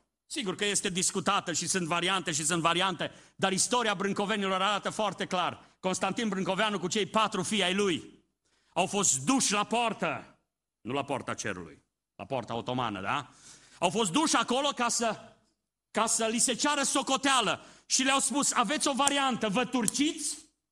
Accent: Transylvania, Romania; din satul meu ardelean

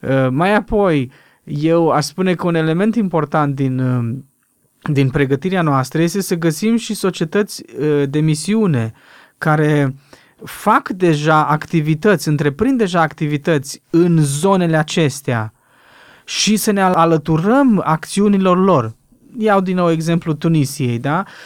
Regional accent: Romania; Eu zic, domnule, eu sunt român, eu n-am nicio de-a face nimic, de-a face cu religia.

